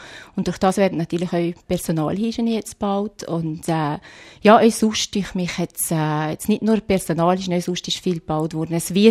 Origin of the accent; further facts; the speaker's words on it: Täsch, Valais, Switzerland; bisschen mehr vorbeifahren in dem Täsch, als dass man halt vorher da war. Aber ich glaube, es wird immer meine Heimat bleiben, mein Heimatdorf.